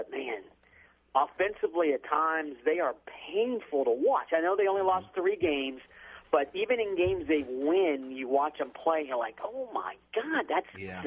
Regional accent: North Carolina, United States; you know, I grew up in North Carolina. I'm not a Tar Heels fan.

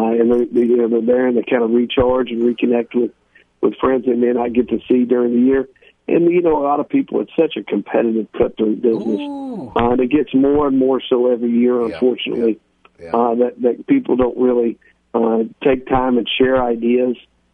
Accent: Midwest, United States; Growing up in the Midwest, people that I always looked up to and doing it the right way.

